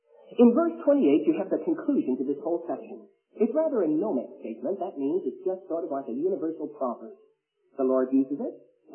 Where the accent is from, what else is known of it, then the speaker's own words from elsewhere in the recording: Canada; And being a Canadian, I can't help but be impressed with the dignity that's connected with that bird.